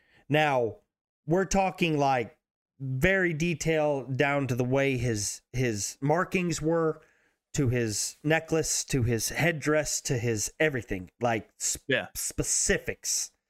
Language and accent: English; United States; So like being American raised, you know that we're force fed what we need to hear, you know, to keep our pride, keep our country going.